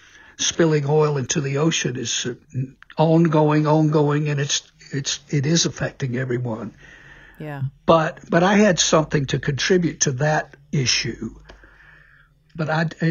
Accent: Mississippi, United States; Sure, it was further south, and that's fine. I'm from Mississippi.

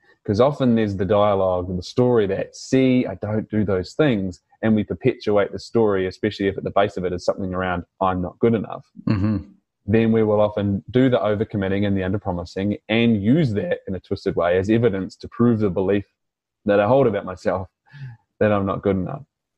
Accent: New Zealand; accent: New Zealand; of course, said with my New Zealand accent.

